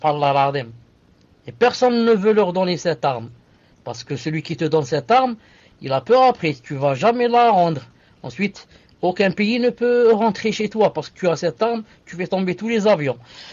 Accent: Syria; je suis de Syrie, et ma mère, je suis avec ma femme, mes enfants.

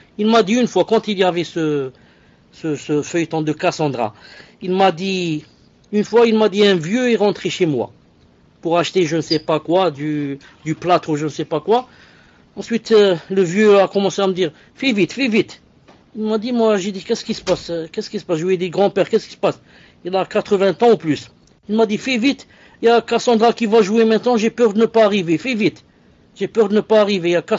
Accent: Algeria; Peut-être ce feuilleton n'est pas passé chez vous, mais chez nous en Algérie, il a fait ravage.

